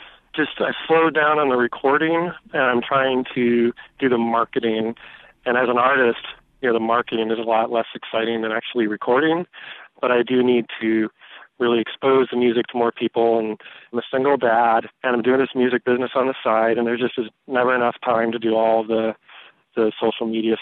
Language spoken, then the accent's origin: English; Eugene, Oregon, United States; I'm from Eugene, Oregon.